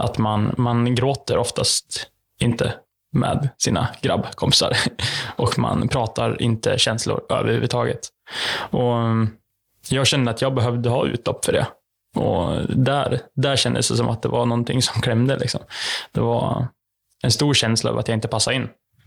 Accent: Hudiksvall, Gävleborg County, Sweden; Jag är 23 år. Är född och uppvuxen i Hudiksvall. Bor där än idag.

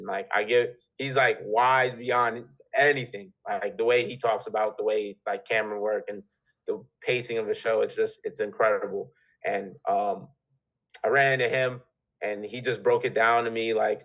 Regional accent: Bristol, Connecticut, United States; growing up in Bristol, you know, there was like a Little League World Series, or the regional comes down here.

